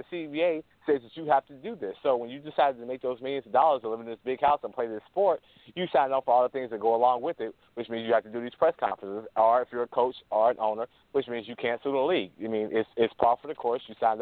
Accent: Ohio, United States; And I'm from Ohio, and that's just not going to happen.

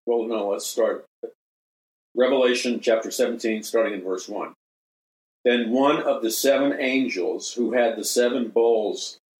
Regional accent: Ireland; I'll be really honest with you. I'm Irish.

